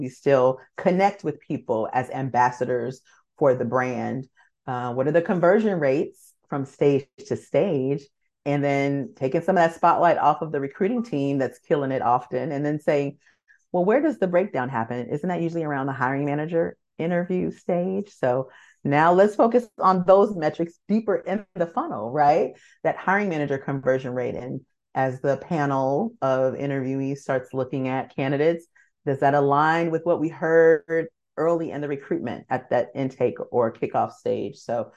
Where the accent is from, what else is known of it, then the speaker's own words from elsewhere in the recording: Los Angeles, California, United States; now in Vancouver, Canada; And I am from Los Angeles, California, living here in Vancouver, British Columbia now.